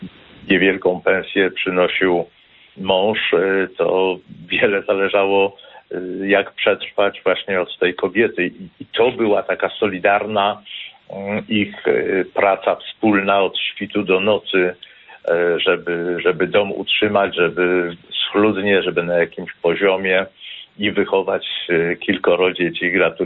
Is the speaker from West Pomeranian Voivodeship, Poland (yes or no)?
no; Kraków, Lesser Poland, Poland; Ja jako krakowianin z tej starej części Krakowa przyznam